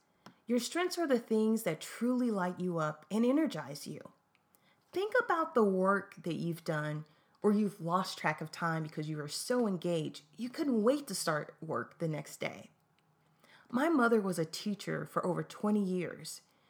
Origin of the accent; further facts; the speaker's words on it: Tennessee, United States; would later graduate from Tennessee State University, which is a great school and is located in my home state